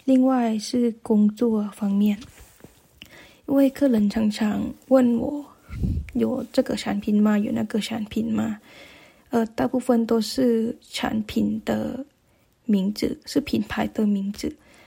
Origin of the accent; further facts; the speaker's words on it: Thailand; Chinese is a second language; 我是泰国人，之前我在清大的华语中心学了2年中文